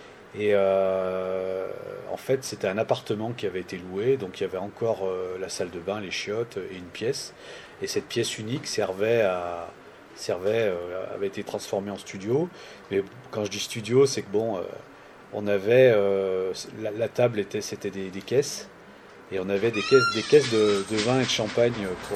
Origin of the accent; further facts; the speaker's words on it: Saint-Étienne, Auvergne-Rhône-Alpes, France; Bon, moi, je suis stéphanois, donc...